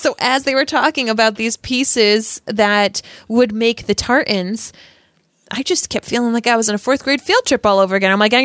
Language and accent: English; Rhode Island, United States; Yeah, I grew up in Rhode Island. We have enough of those around here, so I'm all set.